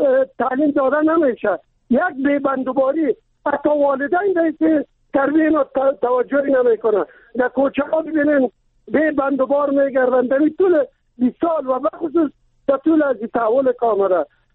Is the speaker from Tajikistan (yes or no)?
no; Kabul, Afghanistan; چون من خودم از کابل هستم